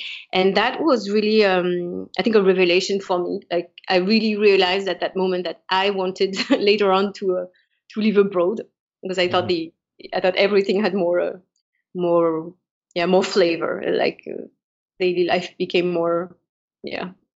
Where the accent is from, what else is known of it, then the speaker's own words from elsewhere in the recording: Paris, Île-de-France, France; Yeah, back to I'm French. I was born in Paris, born and raised in Paris. My father is Cambodian Chinese, and my mom was a Jewish Tunisian. So I grew up in a multicultural environment